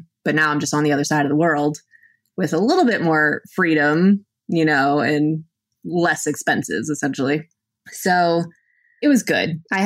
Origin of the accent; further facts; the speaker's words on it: Massachusetts, United States; We're both from Massachusetts, and we met for the first time in Bangkok.